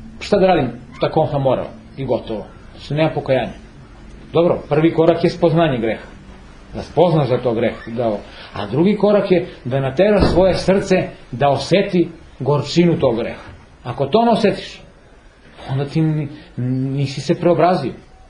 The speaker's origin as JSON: {"language": "Serbian", "country": "Serbia", "said": "Mi smo takvi Srbi da mora malo da nas iskušenja dobro izbiju"}